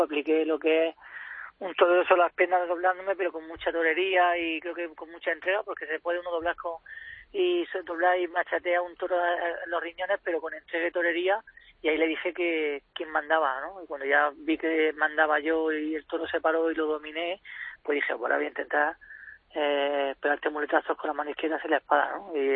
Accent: Murcia, Region of Murcia, Spain; Pero Murcia, lógicamente, es mi tierra, es mi debilidad, ¿no? Es la ciudad donde yo vivo, he nacido y donde entreno y bueno.

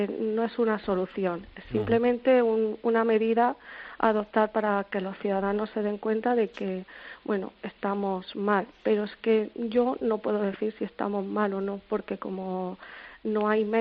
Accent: Region of Murcia, Spain; now in Almería, Spain; yo soy murciana y ahora vivo en Almería

